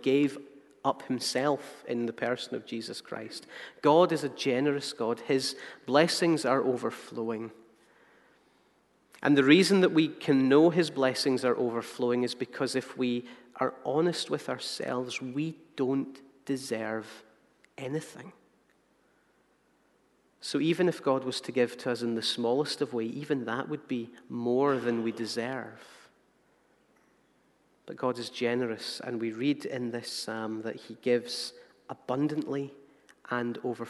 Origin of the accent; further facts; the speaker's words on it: Hamilton, Scotland, United Kingdom; when I was younger, maybe I wanted to go down to the corner shop where I grew up in Hamilton.